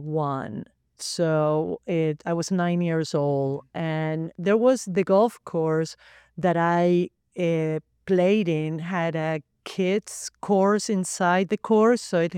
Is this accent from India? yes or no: no; Argentina; Well, growing up in Argentina was family style.